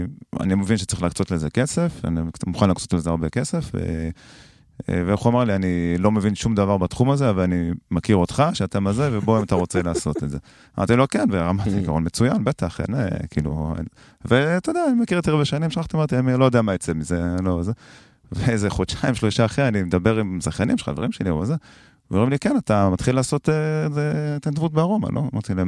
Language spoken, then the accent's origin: Hebrew; Motza Illit, Jerusalem District, Israel; גם גדלתי במוצא אלית … והרבה אנשים מארומה הם שכנים שלי, אנחנו כולם גדלנו באותו מקום